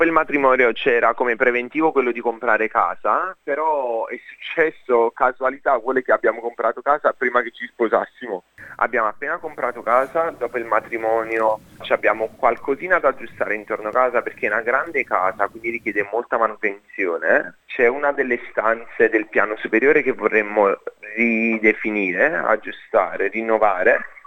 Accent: Bacoli, Campania, Italy; io non sono proprio di Napoli, sono di un piccolo regione un po' più fuori da Napoli. Entrando nel dettaglio di dove vengo, casualità vuole che la signora viene dalla stessa regione da cui vengo io, da Bacoli.

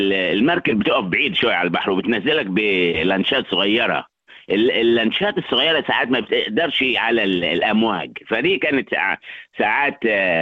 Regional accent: Port Said, Port Said Governorate, Egypt; أنا من بورسعيد

